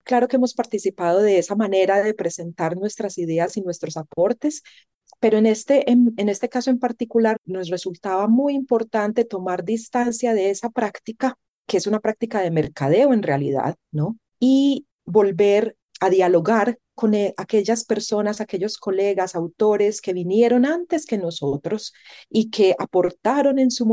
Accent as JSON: {"language": "Spanish", "country": "Colombia", "said": "pero como personas y como colombianos, colombianas."}